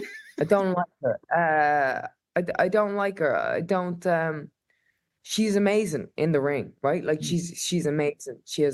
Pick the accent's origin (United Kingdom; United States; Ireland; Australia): Ireland; I think there's that thing of like being Irish and, you know, feeling that oppression, you know, we still have that chip on our shoulder from the British